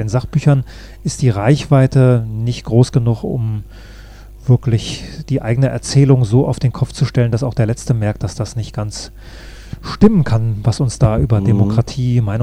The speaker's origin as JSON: {"language": "German", "region": "Northern Germany", "country": "Germany", "said": "Ich bin jetzt eher als Norddeutscher jemand, der nicht permanent auf 180 sein muss"}